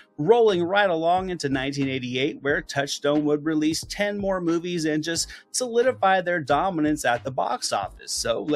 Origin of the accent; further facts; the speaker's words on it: Pacific Northwest, United States; I grew up in the Pacific Northwest. This movie felt like it was kind of set in my backyard.